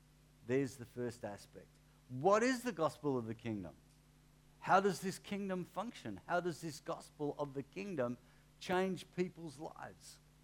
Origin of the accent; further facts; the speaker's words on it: Melbourne, Victoria, Australia; I don't know if you've been around the western region of Melbourne much, but I grew up in West Melbourne.